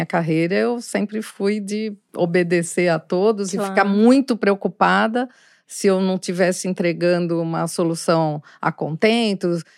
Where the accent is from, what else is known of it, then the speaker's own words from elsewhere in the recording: Brazil; eu como brasileira, né?